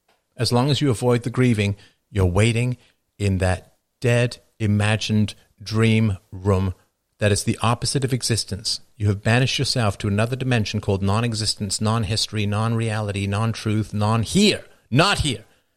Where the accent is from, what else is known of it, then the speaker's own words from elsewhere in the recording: England, United Kingdom; Yeah, I could go and visit where I grew up in England.